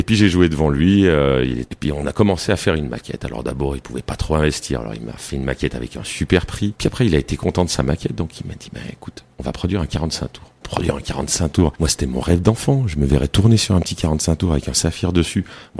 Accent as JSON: {"language": "French", "town": "Montélimar", "region": "Auvergne-Rhône-Alpes", "country": "France", "said": "Mais vous venez d'où ? Moi de Montélimar, monsieur."}